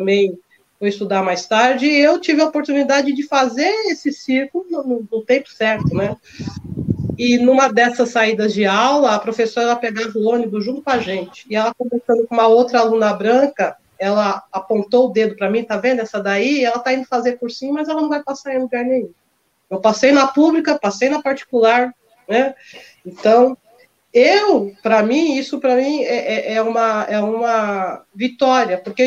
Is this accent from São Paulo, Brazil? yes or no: yes; São Paulo, Brazil; eu cresci aqui na Brasilândia, né? Na verdade, nasci na liberdade, né?